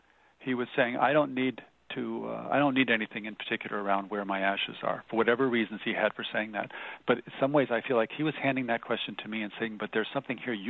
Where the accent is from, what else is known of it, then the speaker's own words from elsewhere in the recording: Washington, District of Columbia, United States; born there; now in Connecticut, United States; So I'm from Connecticut right now. I'm from Washington, D.C., in the sense that I was born there.